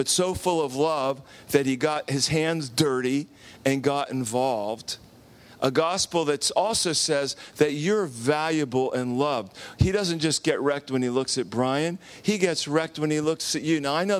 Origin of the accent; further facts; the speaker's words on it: New Jersey, United States; Yeah, I was raised in Jersey. I know how to walk.